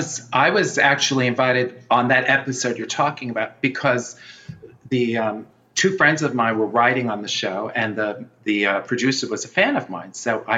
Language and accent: English; New York, United States; the other great thing about growing up in New York was that we were close to Manhattan